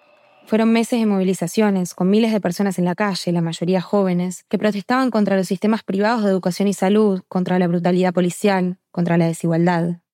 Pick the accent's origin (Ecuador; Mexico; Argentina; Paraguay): Argentina; Tal vez porque en mi país, Argentina